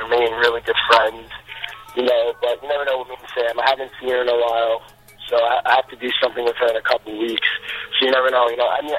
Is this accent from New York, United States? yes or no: yes; New York, United States; Me and Vinny mostly will hang out because we're both from New York, so we can always meet up in the city